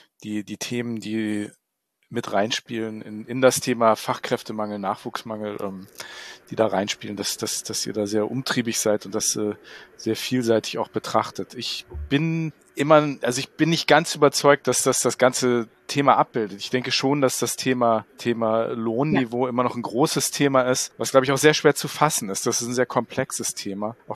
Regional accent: Wiesbaden, Hesse, Germany; born there; Ich als gebürtiger Wiesbadener

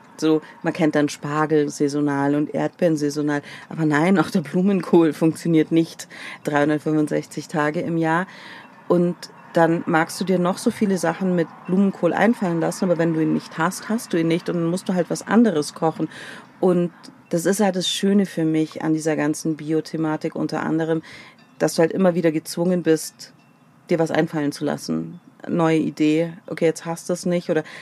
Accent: Balderschwang, Bavaria, Germany; mein Arbeitsplatz ist tatsächlich meine Heimat, weil ich hier aufgewachsen bin, weil ich hier geboren bin. Aber ich check's schon echt noch gut, dass Balderschwang so abgelegen ist

